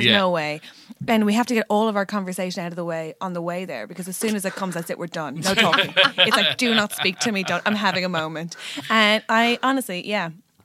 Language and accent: English; Ireland; No, I know, but I'm Irish